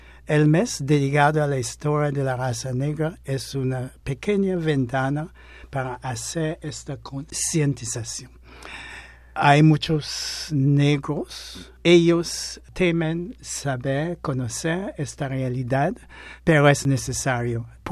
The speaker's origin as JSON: {"language": "Spanish", "country": "St. Vincent & Grenadines", "tie": "born or raised there", "said": "desde mi adolescencia notaba que en mi país, a San Vicente"}